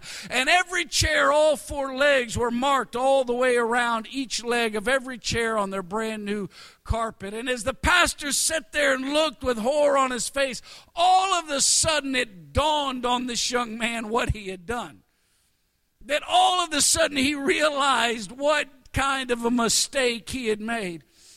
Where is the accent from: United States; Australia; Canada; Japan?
United States; Texas; And, you know, I'm from Texas.